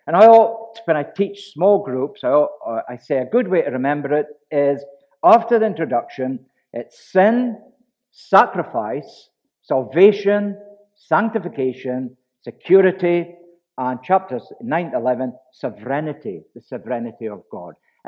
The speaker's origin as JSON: {"language": "English", "town": "Portknockie", "region": "Scotland", "country": "United Kingdom", "tie": "born or raised there", "said": "But the village I grew up in Portnochy, and I grew up in a Christian home."}